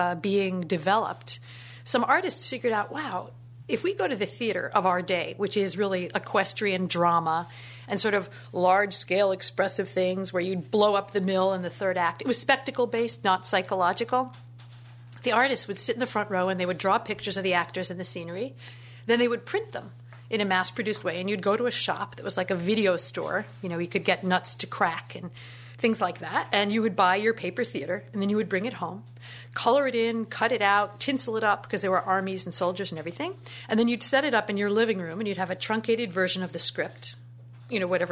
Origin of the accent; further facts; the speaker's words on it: New York City, New York, United States; I'm from New York City, and that's where our company is.